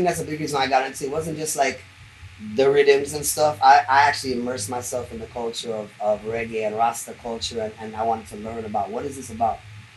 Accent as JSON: {"language": "English", "town": "Venice", "region": "California", "country": "United States", "said": "In LA, yeah. I'm from Venice originally, but then I'm moving around and stuff."}